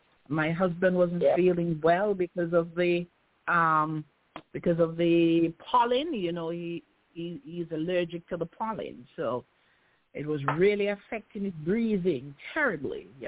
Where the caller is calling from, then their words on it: Queens, New York, United States; I'm calling from Queens, New York.